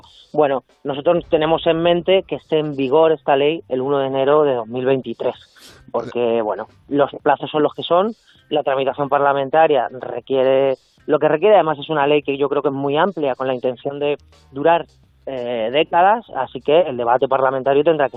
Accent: El Álamo, Community of Madrid, Spain; El tema del Álamo, además, a mí me toca muy cerca. En ese municipio me he criado yo.

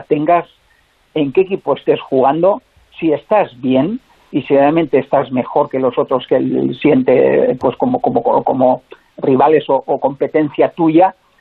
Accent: Navarre, Spain; Sobre todo he hecho muchas en Cataluña y en Navarra, en mi tierra.

